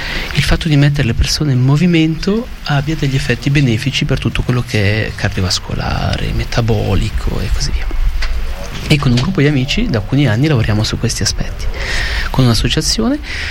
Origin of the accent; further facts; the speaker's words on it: Ticino, Switzerland; sono originario del Ticino, vivo attualmente nella Svizzera romanda da diversi anni, più di 20 anni